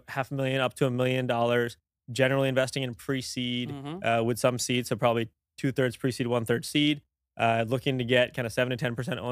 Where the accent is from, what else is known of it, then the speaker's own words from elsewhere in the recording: Indonesia; We grew up together in Indonesia.